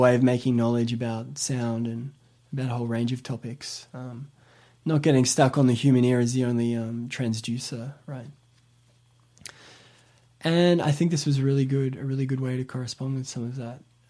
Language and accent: English; Australia; And I grew up in Australia, I always, you know, learn a lot about the region in Indonesia.